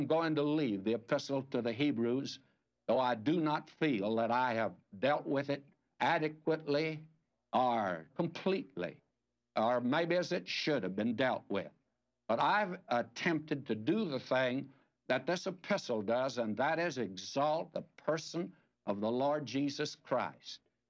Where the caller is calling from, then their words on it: Exton, Pennsylvania, United States; I'm calling from Exton, Pennsylvania, and I listen to WVCW or online as I get it.